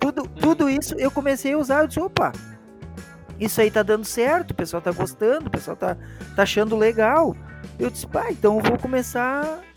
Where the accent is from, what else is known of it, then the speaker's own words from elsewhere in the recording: Novo Hamburgo, Rio Grande do Sul, Brazil; Eu fui nascido e criado em Novo Hamburgo, bairro Guarani. 27 de fevereiro de 76, morei toda a 30 anos no Guarani